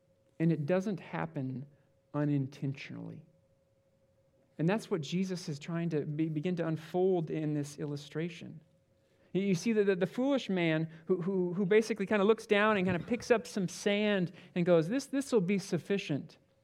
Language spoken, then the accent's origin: English; Michigan, United States; also born or lived in Papua New Guinea; When I was young, my parents were missionaries in Papua New Guinea. We came back and we grew up. I grew up in Michigan and I always went to church.